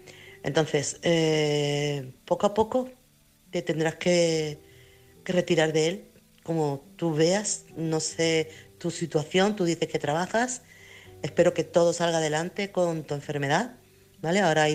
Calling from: Chiclana, Andalusia, Spain; corresponsal de Chiclana.

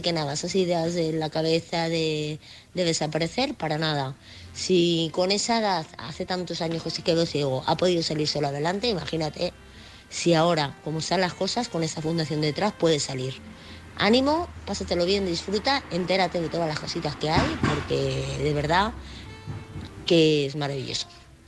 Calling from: Madrid, Community of Madrid, Spain; corresponsal de Madrid.

